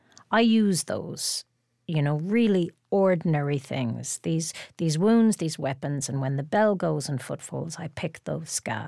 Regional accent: Ireland; I have a complex relationship with Ireland, as Beckett did, you know, kind of loving and loathing of the place.

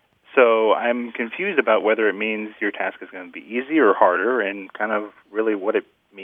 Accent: Abilene, Texas, United States; I'm from Abilene, Texas.

